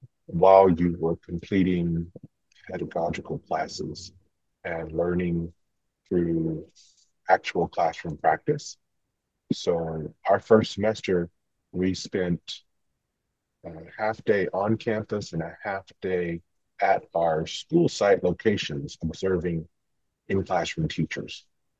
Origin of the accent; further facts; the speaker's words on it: Oklahoma, United States; The Comanche, because I'm Comanche from Oklahoma.